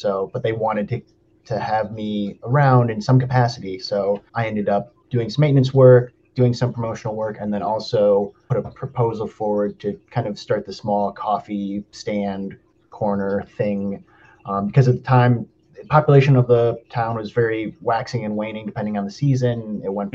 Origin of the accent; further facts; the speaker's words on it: Minneapolis, Minnesota, United States; You know, I was raised in Minneapolis.